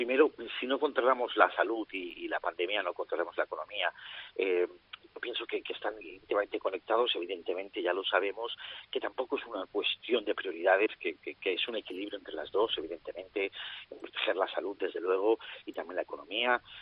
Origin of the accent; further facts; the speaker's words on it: Lleida, Catalonia, Spain; ha afectado mucho mi ciudad de origen, Lleida, Lérida